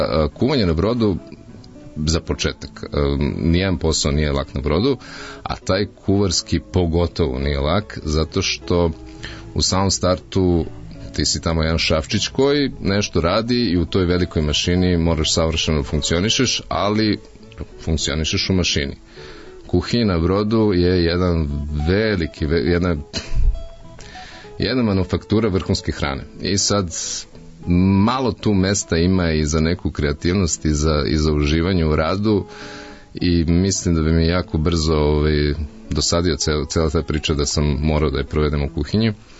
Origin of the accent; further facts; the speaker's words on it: Belgrade, Serbia; ja sam kao iz Beograda, šta, imao sam 21, nepuno 21 godinu